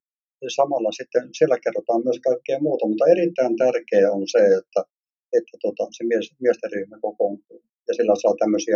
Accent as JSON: {"language": "Finnish", "town": "Oulu", "region": "North Ostrobothnia", "country": "Finland", "tie": "born or raised there", "said": "olen syntynyt Oulussa vuonna 1946 ja olen kahden lapsen isä ja kolmen lapsen vaari. Kävin koulun ja armeijan Oulussa."}